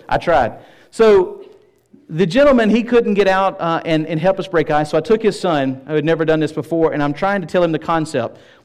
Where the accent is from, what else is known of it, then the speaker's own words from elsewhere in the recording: Tennessee, United States; I was like, I'm from Tennessee. You're from Alabama. I'm old. You're young.